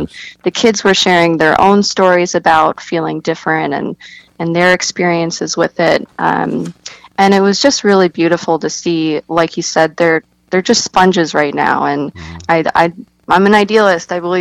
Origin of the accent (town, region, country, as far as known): Budapest, Hungary; born or raised there